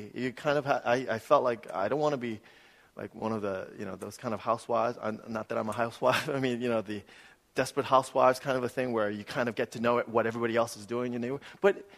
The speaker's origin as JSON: {"language": "English", "town": "New York City", "region": "New York", "country": "United States", "tie": "born or raised there", "said": "I grew up in New York City. And I would tell people, you know, if you think New York City people can be cold"}